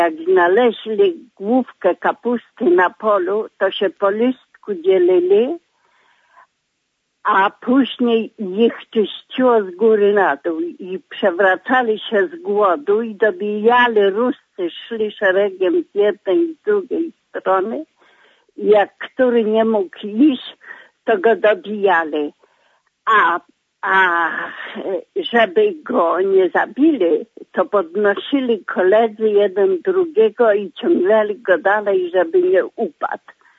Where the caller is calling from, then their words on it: Radom, Masovian Voivodeship, Poland; z Radomia i chciałam powiedzieć taką rzecz